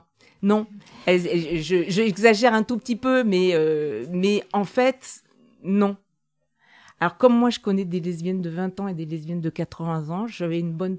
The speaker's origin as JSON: {"language": "French", "region": "Auvergne-Rhône-Alpes", "country": "France", "said": "Alors, je suis auvergnate et celui qui dirige notre région"}